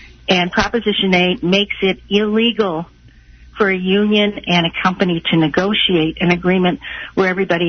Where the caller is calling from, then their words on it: Kansas City, Kansas, United States; I'm calling from Kansas City, Kansas.